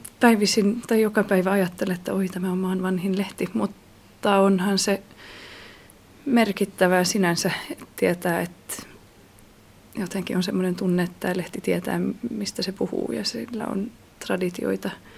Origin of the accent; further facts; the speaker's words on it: Southwest Finland, Finland; kun istuu itse täällä Turussa, vaikka mä itse olen saaristosta kotoisin